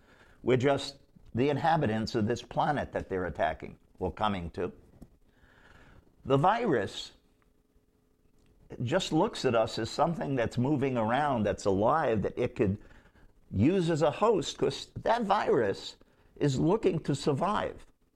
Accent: New York City, New York, United States; Because I'm from New York City. I'm a few years older than him.

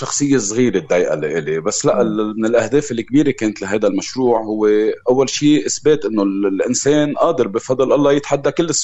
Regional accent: Lebanon; شاب لبناني خلقت وعشت بلبنان ومصمم أني أخلص عيشتي بلبنان.

